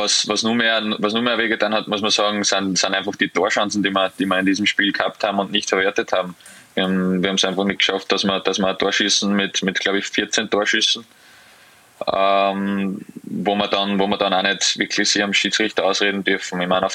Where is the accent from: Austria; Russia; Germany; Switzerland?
Austria; vor allem bei uns in Österreich sind sie jetzt, glaube ich, ein bisschen, wie soll ich sagen, unter Druck